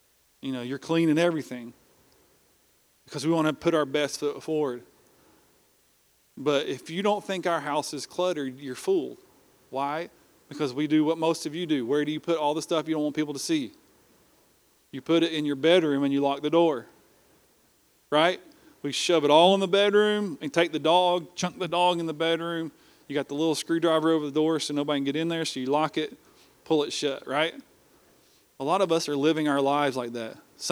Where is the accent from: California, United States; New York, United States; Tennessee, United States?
Tennessee, United States; Johnson City; Growing up on Avondale Drive in Johnson City, Tennessee, for those of my friends maybe in Tennessee watching, they know right where it is.